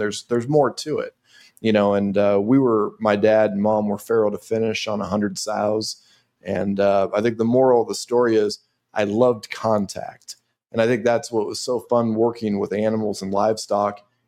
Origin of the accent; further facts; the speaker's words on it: Nebraska, United States; it seems very similar to how we grew up over here in Adams County, Nebraska.